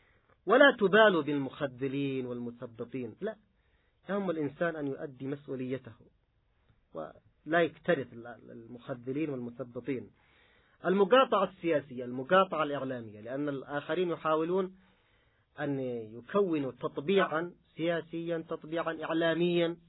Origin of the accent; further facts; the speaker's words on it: Yemen; أذكر عندنا في اليمن في مرحلة من المراحل قبل سنوات طويلة